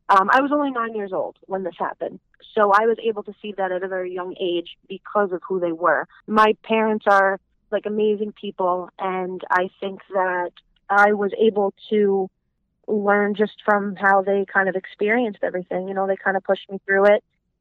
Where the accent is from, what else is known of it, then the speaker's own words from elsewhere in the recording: Staten Island, New York, United States; I'm Italian. I grew up Italian, so it kind of tries to show the stereotype of growing up in Staten Island, being an Italian, Brooklyn, and growing up there.